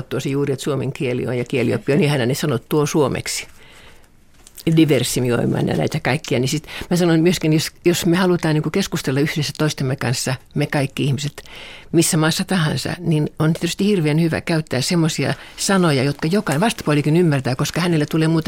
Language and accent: Finnish; Helsinki, Uusimaa, Finland; Mä olin helsinkiläinen syntyjä, niin ovikello oli myös siis täällä helsinkiläisessä kodissa, ei mummolassa.